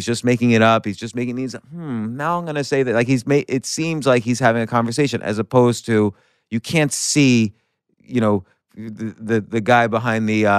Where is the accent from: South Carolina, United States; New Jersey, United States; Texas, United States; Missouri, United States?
New Jersey, United States; growing up in the New Jersey suburbs, I lived right next to pig vomit